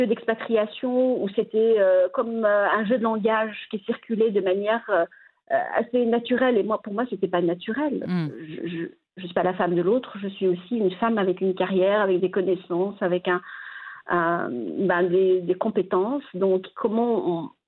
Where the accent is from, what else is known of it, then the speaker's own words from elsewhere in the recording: Morocco; moved away as an adult; Non, je suis née, élevée au Maroc. J'ai quitté le Maroc. J'avais déjà une quinzaine d'années de carrière derrière moi.